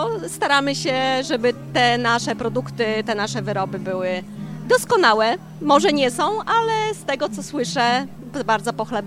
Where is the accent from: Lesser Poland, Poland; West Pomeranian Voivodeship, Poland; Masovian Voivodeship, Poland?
West Pomeranian Voivodeship, Poland; Jesteśmy spod Stargardu.